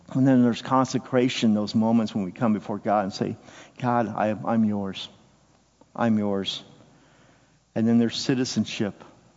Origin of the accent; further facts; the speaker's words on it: United States; That puts me in a very uncomfortable place being an American because I'm an independent person.